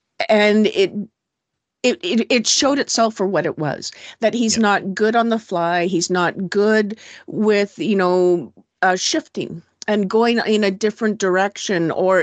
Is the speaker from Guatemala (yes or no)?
no; Canada; as a Canadian